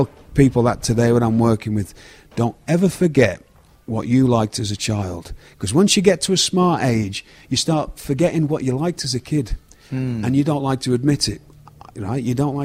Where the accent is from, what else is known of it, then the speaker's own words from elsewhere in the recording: United Kingdom; I think that's just part of being British growing up.